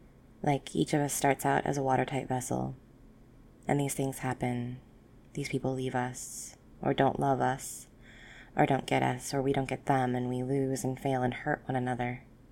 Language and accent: English; United States; Two, where are you from? I am from America, the States.